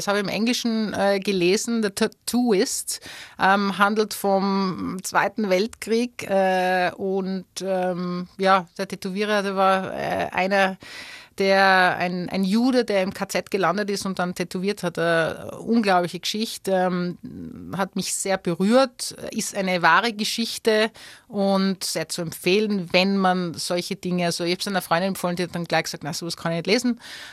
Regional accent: Tyrol, Austria; dass ich einen Akzent habe im Englischen, das fällt natürlich sofort auf, dann kommt es gleich, woher kommst du, aus Österreich, und dann fragst du gleich Wien, dann sage ich, nein, genau das Gegengesetzte und dort, wo es die Berge gibt, wo die Alpen sind

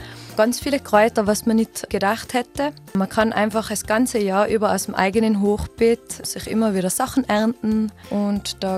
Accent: Austria; Man wird vielleicht meinen, Reis wächst nicht bei uns in Österreich.

